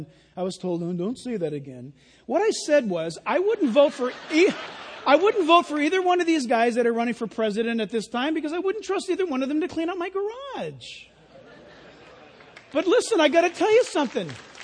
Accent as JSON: {"language": "English", "region": "California", "country": "United States", "tie": "born or raised there", "said": "When I grew up in Orange County, we used to be able to ride our bikes all over the place to the beach, to Irvine Park"}